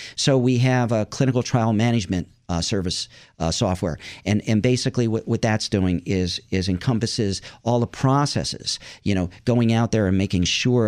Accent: Shamokin, Pennsylvania, United States; I grew up in Central PA, a coal town, and then went to college in Pennsylvania and ended up working in Bluebell, Pennsylvania for Unisys, and then built my company in Malvern, which is right outside Philly.

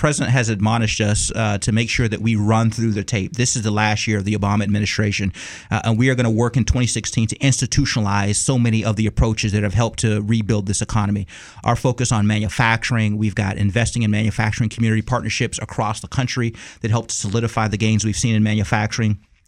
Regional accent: Youngstown, Ohio, United States; You know, when I say I'm from Youngstown, Ohio, people say, okay, well, this guy kind of knows what he's talking about. He's lived it.

